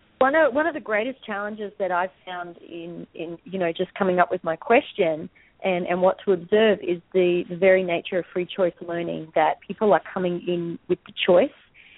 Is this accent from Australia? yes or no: yes; Australia; now in Hawaii, United States; I don't sound Hawaiian. I'm from Australia, so don't be put off by that, please.